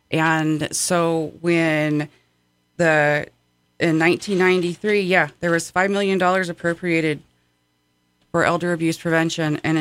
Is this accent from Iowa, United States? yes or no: no; California, United States; You know, I live here. I am born and raised in the North State.